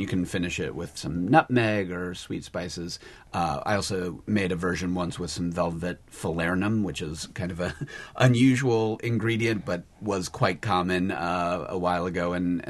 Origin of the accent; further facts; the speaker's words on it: New Orleans, Louisiana, United States; I grew up in New Orleans, and the milk punch is a big thing there.